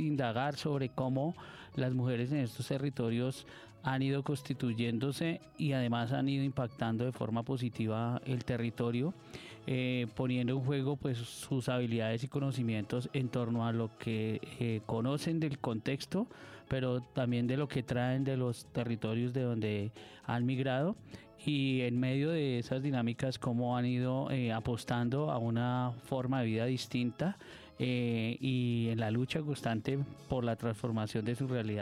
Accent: Bogotá, Colombia; yo también soy habitante de Ciudad Bolívar, nací, crecí y vivo en Ciudad Bolívar, me apasiona vivir en este territorio

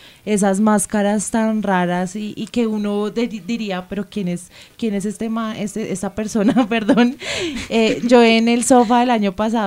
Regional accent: Colombia; a nosotros, como colombianos, nos llama la atención esa clase de lucha libre.

